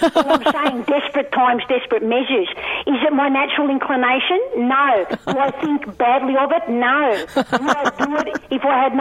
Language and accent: English; Broadmeadows, Victoria, Australia; accent: half Yobbo, half my parents; My accent's from Broadmeadows. What do you reckon? Nah, come on, my accent is half Yobbo, half my parents.